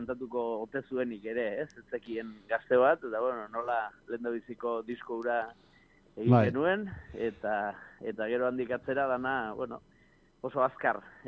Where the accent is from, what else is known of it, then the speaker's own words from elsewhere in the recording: Errenteria, Basque Country, Spain; ni aipatu duzuen bezala Errenteriakoa naiz